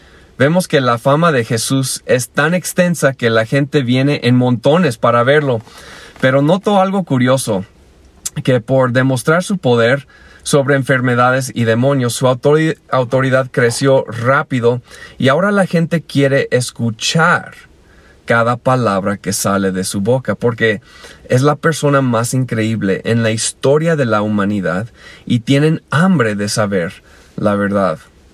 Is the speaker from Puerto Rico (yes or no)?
no; Pátzcuaro, Michoacán, Mexico; de Pátzcuaro.